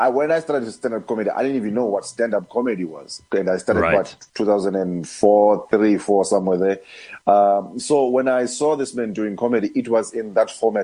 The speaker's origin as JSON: {"language": "English", "region": "Eastern Cape", "country": "South Africa", "tie": "born or raised there", "said": "So I got this young man from Eastern Cape, also from my hometown"}